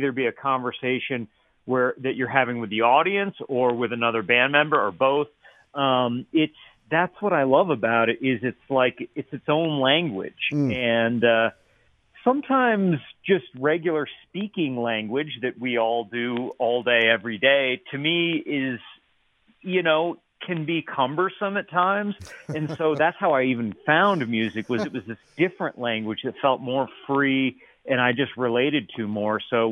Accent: Binghamton, New York, United States; You know, I'm from Binghamton originally, Binghamton, New York.

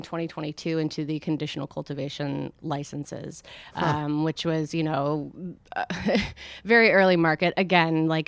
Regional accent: Kansas, United States; also born or lived in Missouri; now in Elizaville, United States; Well, where am I from? I live in Elizaville right now. I'm from Kansas. Oh. I grew up in the Midwest. Huh. Kansas and Missouri.

